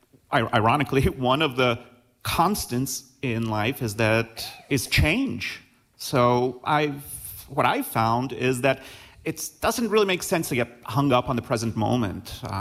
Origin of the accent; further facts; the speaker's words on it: Queens, New York, United States; now in Beltrami County, United States; Well, you are correct. I'm from Queens, the juiciest bite of the Big Apple.